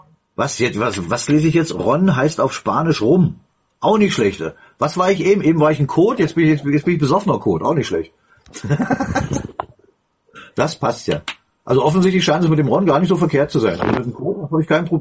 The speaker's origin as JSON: {"language": "German", "region": "Saxony", "country": "Germany", "said": "Allein da würde ich dann schon als Sachse jetzt vielleicht genauso rangehen, wie Reinhard das macht."}